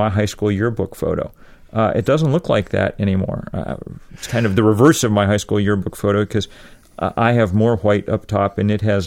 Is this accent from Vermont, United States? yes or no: yes; Vermont, United States; Summer of 2008, it was my home state of Vermont